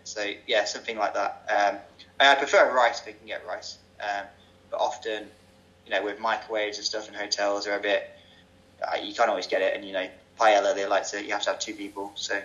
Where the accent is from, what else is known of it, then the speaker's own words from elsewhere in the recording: Leicester, East Midlands, United Kingdom; I'm from Leicester, so not million miles away.